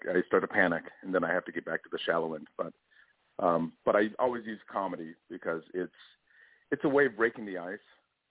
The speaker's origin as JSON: {"language": "English", "town": "Los Angeles", "region": "California", "country": "United States", "tie": "born or raised there", "also_born_or_lived": "San Diego", "said": "I grew up in Los Angeles, Southern California. I was born in San Diego."}